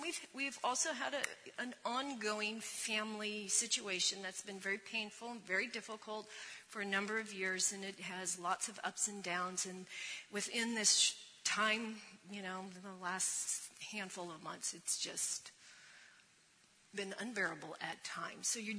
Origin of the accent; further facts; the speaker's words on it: Napa, California, United States; now in Modesto, United States; And then at the end of August, most of you know we're from Napa. We have a home there.